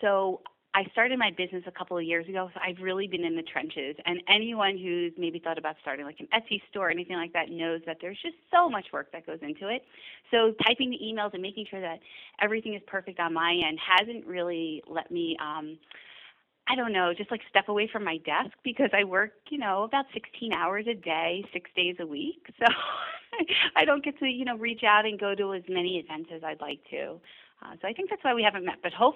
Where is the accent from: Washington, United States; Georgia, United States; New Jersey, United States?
New Jersey, United States; I'm from New Jersey. I wound up going to college in upstate New York to Clarkson University, Go Knights.